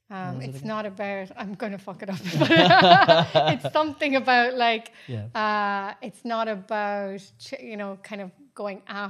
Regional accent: Ireland; I'm Irish, I love it.

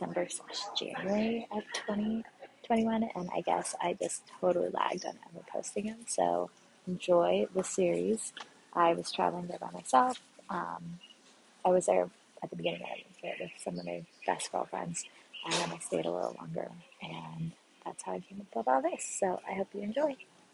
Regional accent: California, United States; Which when you first get here as a Californian, you want to rip your face off.

